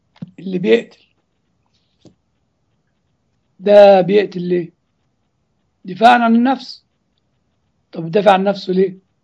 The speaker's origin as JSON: {"language": "Arabic", "country": "Egypt", "said": "يعني المشكلة اللي موجودة عندنا في مصر والموجودة في العالم الثالث"}